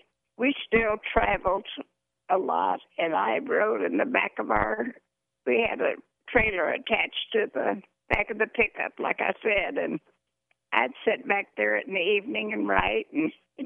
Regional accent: Oklahoma City, Oklahoma, United States; I did. I grew up in Oklahoma City.

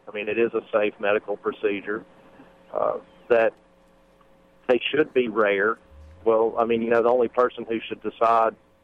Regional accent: the South, United States; So I'm from the South. My family's from the South.

